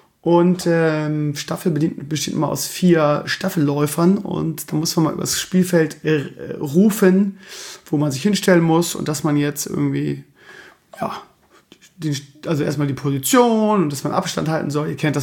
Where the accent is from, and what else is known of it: Lauenbrück, Lower Saxony, Germany; born or raised there